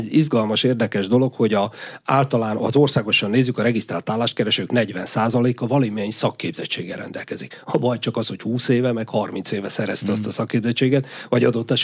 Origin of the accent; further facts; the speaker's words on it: Szabolcs-Szatmár-Bereg, Hungary; Ráadásul, ugye én is Szabolcs-Szatmár megyéből származom.